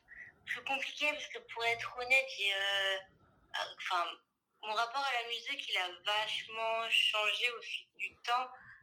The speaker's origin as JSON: {"language": "French", "country": "France", "said": "parce que en tant que français, il y a toujours cette épée de Damoclès"}